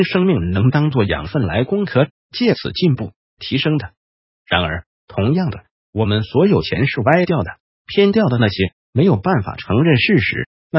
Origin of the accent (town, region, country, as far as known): Taiwan